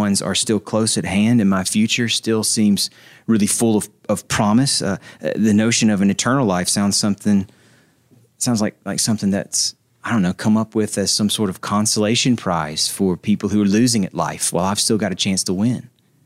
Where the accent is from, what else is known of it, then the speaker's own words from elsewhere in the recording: Nashville, Tennessee, United States; I'm from Nashville. And we got up here and see snow on the ground when we roll into town on Monday.